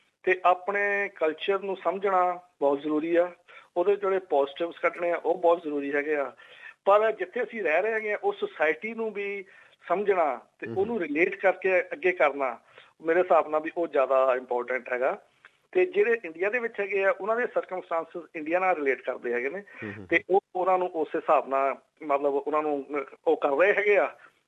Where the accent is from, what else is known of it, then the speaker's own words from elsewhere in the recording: Punjab, India; moved away; ਕਈ ਬੰਦੇ ਅਸੀਂ ਵੀ ਜਦੋਂ ਪੰਜਾਬ ਤੋਂ ਆਏ ਜਾਂ ਇੰਡੀਆ ਤੋਂ ਆਏ ਹੈਗੇ ਆ